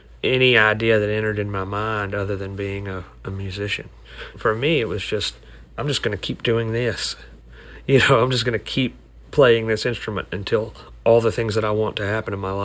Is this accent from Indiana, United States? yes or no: no; Alabama, United States; in the town where we grew up in North Alabama